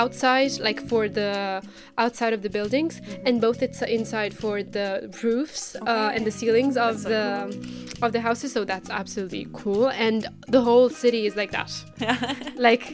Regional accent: Lecce, Apulia, Italy; English is a second language; And I have already done a tour of my hometown and the places around my town to an Irish girl. So I already know what to show people. First of all, I would bring them to Lecce.

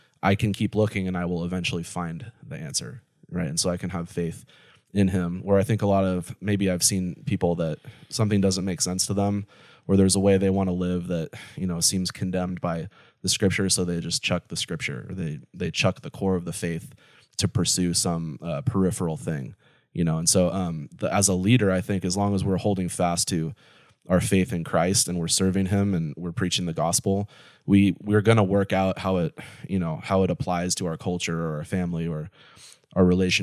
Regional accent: United States; born there; I was born in America and that's why I have access to the gospel and other people don't

